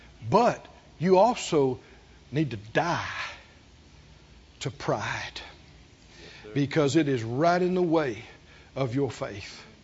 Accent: the South, United States

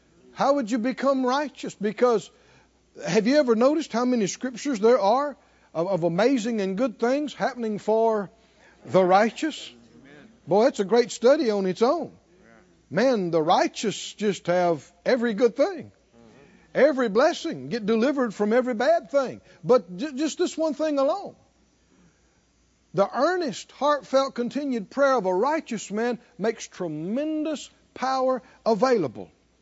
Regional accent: the South, United States; You know, we grew up in the South and in the woods and nature

